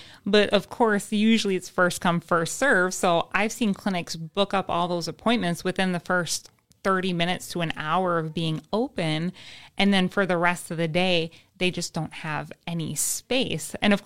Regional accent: Stratford, Wisconsin, United States; also born or lived in Madison; I'm from a small town in central Wisconsin called Stratford. Moved on to UW-Madison for undergrad and graduate school, veterinary school.

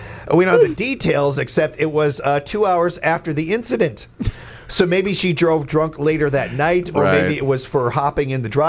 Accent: Illinois, United States; Oh, we don't pick on Midwesterners enough, or specifically my home state of Illinois

